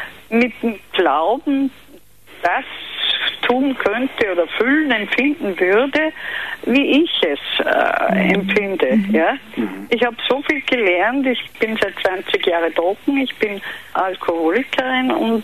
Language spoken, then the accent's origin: German; Austria; Wo gibt es zum Beispiel ein schönes Seminar für Ehepaare da bei uns in Österreich?